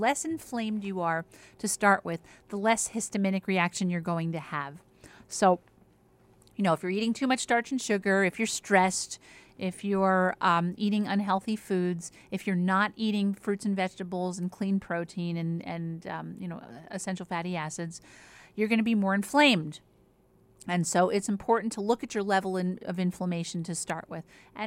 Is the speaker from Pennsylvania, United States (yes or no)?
yes; Philadelphia, Pennsylvania, United States; Notice how I said strawberry because I'm from Greater Philly.